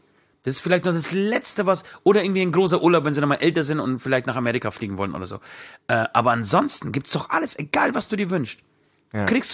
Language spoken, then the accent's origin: German; Poland; Denn ihr wisst ja da draußen, ich komme ja aus Polen.